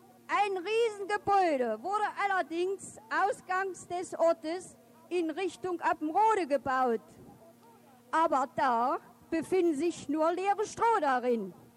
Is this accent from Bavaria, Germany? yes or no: no; Ilfeld, Thuringia, Germany; ich komme aus der Gemeinde Ihlfeld